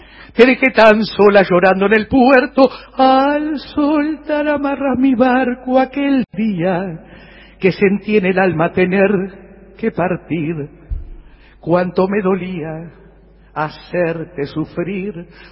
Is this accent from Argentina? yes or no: yes; Buenos Aires, Argentina; born there